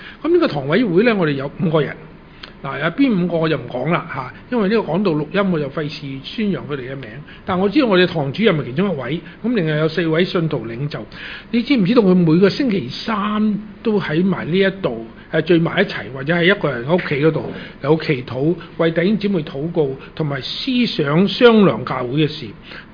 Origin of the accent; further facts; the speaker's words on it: Hong Kong; also born or lived in Guangzhou; 我喺广州出世，4岁上帝就带咗我嚟香港，